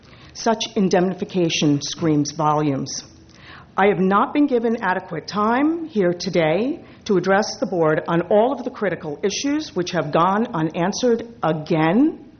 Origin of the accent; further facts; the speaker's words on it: Los Osos, California, United States; from Los Osos.